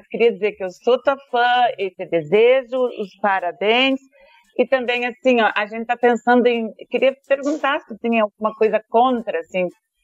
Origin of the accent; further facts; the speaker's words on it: Pelotas, Rio Grande do Sul, Brazil; ali de Pelotas eu vim, não vim de Bagé, que nem a tua amiga Silmari falou, eu vim de Pelotas, porque nasci ali na Barbuda, não sei se tu conhece a Barbuda ali em Pelotas.